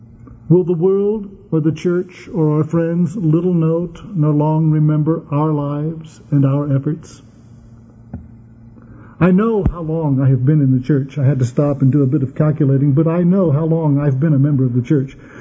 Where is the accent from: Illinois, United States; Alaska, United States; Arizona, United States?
Arizona, United States; Prescott; also born or lived in Phoenix; from Prescott and Phoenix, Arizona